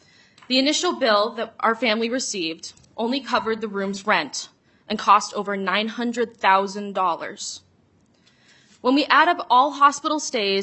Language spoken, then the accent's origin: English; Woodbury, Minnesota, United States; the water Amara and I grew up drinking in Woodbury